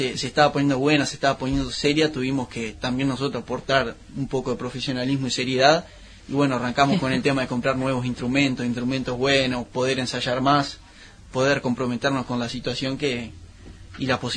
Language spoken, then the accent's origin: Spanish; Sarandí Grande, Florida, Uruguay; yo soy de Sarandí Grande